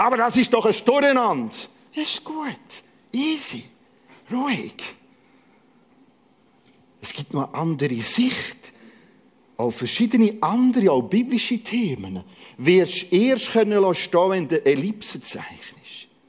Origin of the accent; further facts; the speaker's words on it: Switzerland; Wir als Schweizer wollen es wissen.